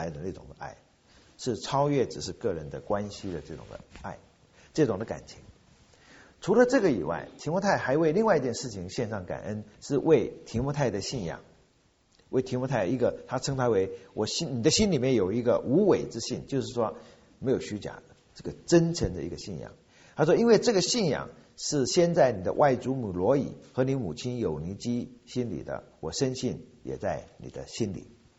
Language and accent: Chinese; China; 这是我们中国人所谓的车前人马稀